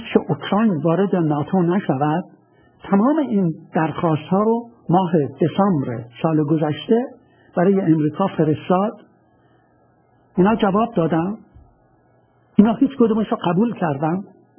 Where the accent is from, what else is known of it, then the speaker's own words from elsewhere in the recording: Iran; now in Moscow, Russia; من خودم ایرانی هستم که شهروند روسیه شدم. سالهاست که در مسکو زندگی میکنم